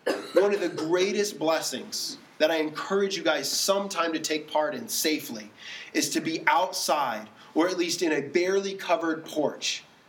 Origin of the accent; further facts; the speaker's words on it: Dallas, Texas, United States; I grew up in Dallas, and in Dallas, we had to have tornado warnings and tornado drills.